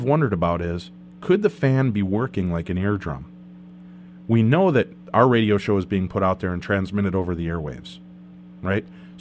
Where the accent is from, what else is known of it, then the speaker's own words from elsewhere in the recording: Medina, Illinois, United States; I grew up in Medina, Illinois, which is right across the street from the Medina Golf Course, which is huge.